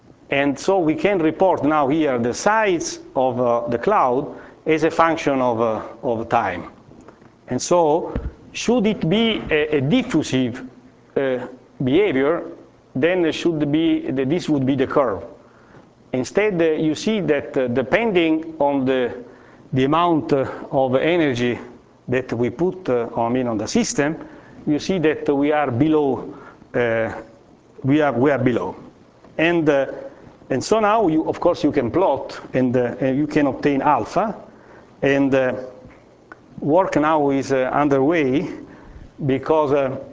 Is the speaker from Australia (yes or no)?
no; Lecce, Apulia, Italy; if you go and see the churches of my hometown in Lecce